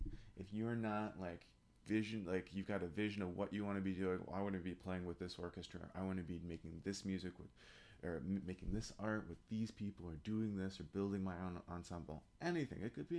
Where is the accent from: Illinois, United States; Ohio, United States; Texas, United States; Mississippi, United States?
Illinois, United States; Chicago; now in New York, United States; I grew up in Chicago in the Midwest, but coming out to study in a second master's with Mike Lowenstern at Manhattan School of Music